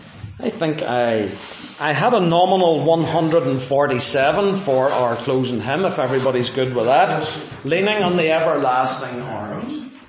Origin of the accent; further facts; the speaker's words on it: Portadown, Northern Ireland, United Kingdom; They took pity on me and let me do the two interviews because I came from Portadown.